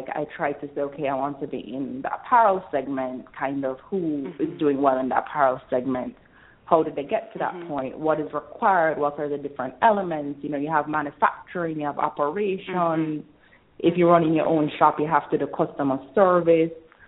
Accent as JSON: {"language": "English", "country": "Jamaica", "said": "Well, I am Jamaican"}